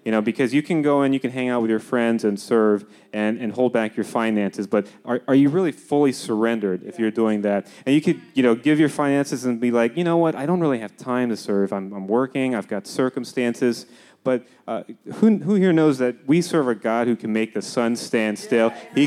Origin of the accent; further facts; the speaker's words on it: the South, United States; I'm from the South. I don't do all this parallel parking.